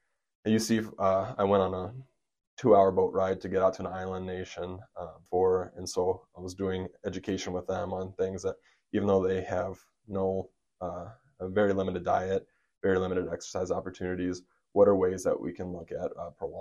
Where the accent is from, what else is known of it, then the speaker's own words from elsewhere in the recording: Miller, South Dakota, United States; Like you said, I certainly understand how many miles are between facilities out here. Growing up in Miller